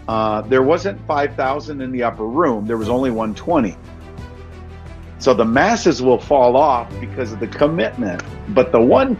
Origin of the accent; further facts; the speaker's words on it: St. Paul, Minnesota, United States; My wife, Susie, and I are born and raised in St. Paul, Minnesota.